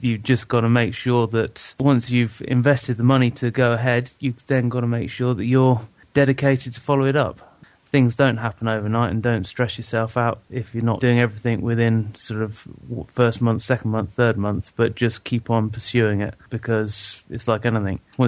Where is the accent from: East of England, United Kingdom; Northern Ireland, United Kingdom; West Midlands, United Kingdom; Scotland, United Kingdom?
West Midlands, United Kingdom; Rugby; I'm from Rugby and I'm on the plumbing course